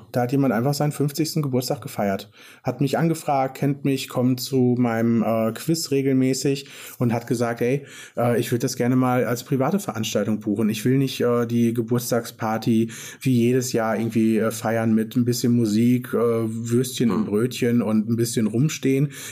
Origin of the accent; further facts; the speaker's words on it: North Rhine-Westphalia, Germany; born there; ich komme aus dem Münsterland gebürtig.